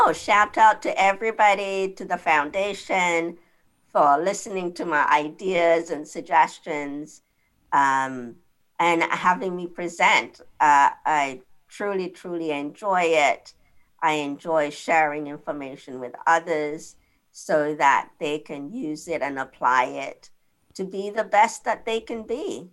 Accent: Uganda; also born or lived in England; now in United States; Which is that's Uganda in Uganda. East Africa.

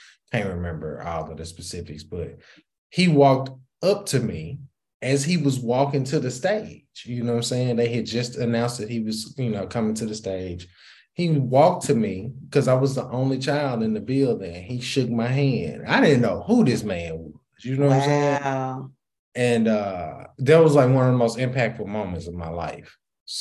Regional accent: Raleigh, North Carolina, United States; also born or lived in Memphis, Tennessee; I grew up, first half of my life, I grew up in Orange Mound. Second half of my life, I grew up in Raleigh.

